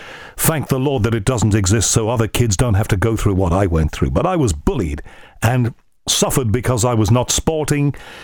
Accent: Liverpool, North West England, United Kingdom; You know, I was born and brought up in Liverpool. I was lucky to be and gifted to have been brought up in Liverpool, a wonderful multicultural, free-thinking city that is a creative dynamo.

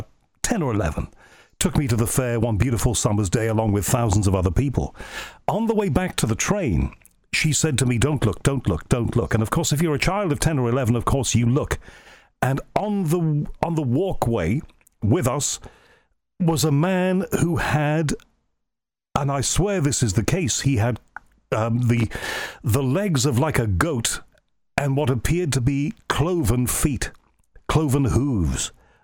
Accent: Liverpool, North West England, United Kingdom; I'm from Liverpool originally.

